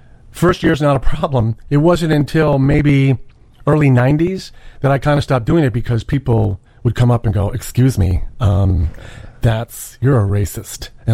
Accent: Maywood, Illinois, United States; I grew up in Maywood, okay. Predominantly African American.

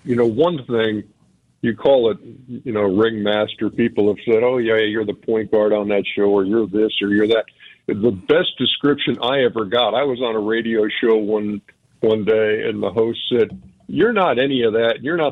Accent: Milwaukee, Wisconsin, United States; moved away; I sure remember growing up in Milwaukee, and I remember snow, and I remember North 68th Street

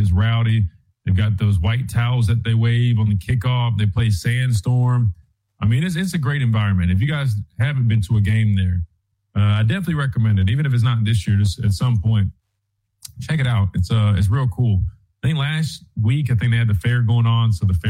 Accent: Columbia, South Carolina, United States; Alabama traveling to Columbia, my hometown, born and raised there, about 20 minutes up the road, more or less

